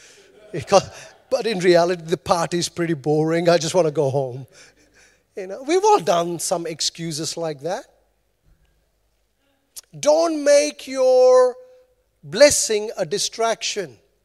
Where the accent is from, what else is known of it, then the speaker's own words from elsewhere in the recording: New Zealand; Because I'm Kiwi, you have to say please and thank you after every sentence.